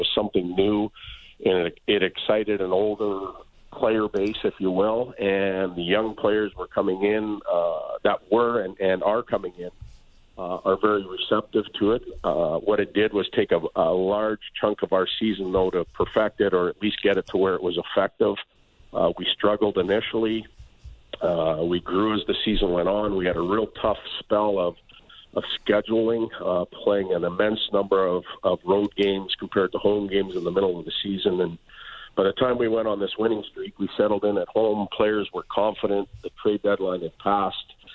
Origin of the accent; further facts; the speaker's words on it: Saskatoon, Saskatchewan, Canada; I was a major junior player in Saskatoon, the Western Hockey League. I was from Saskatoon, so I got to live and play at home